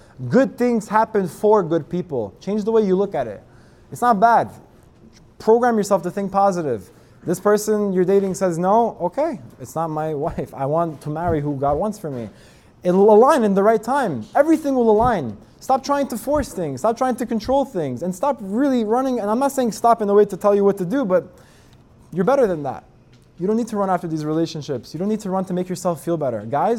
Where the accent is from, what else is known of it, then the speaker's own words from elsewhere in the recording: Miami, Florida, United States; I'm from Miami, so I'm not used to it. It's probably in Miami at 6.